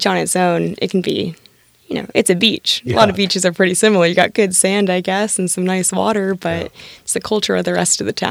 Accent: Washington, United States; We are from Washington State, so we did grow up going down to Seaside, Oregon, a great destination as well.

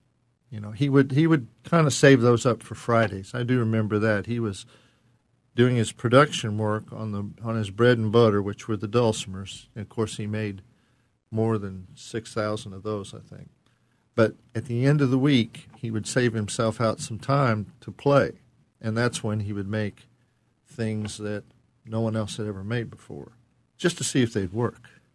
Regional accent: Mount Sterling, Kentucky, United States; No, I'm from Mount Sterling.

